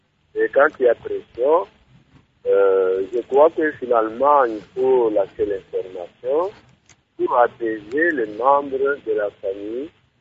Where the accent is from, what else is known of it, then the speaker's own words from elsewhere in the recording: DR Congo; nous sommes Africains, nous sommes Congolais.